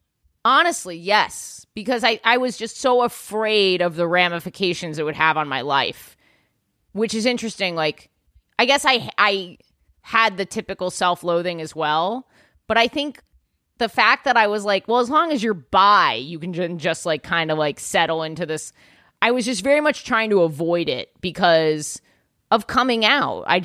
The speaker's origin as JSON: {"language": "English", "town": "New York City", "region": "New York", "country": "United States", "tie": "born or raised there", "said": "Yeah, I grew up like in Yorkville, like, oh, yeah, right below Harlem, above."}